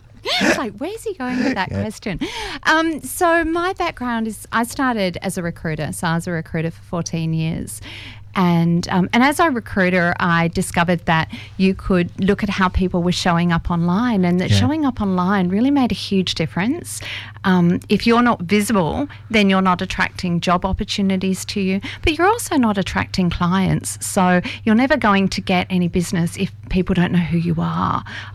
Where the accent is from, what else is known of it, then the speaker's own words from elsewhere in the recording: Perth, Western Australia, Australia; I'm from Perth, Western Australia. Grew up in the suburbs there. My dad was a carpenter. My mum was a waitress. There were 10 bob poms. That's why I've got the accent.